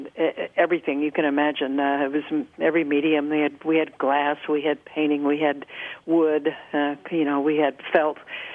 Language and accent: English; California, United States; Well, my first associate degree when I grew up in California was in art, actually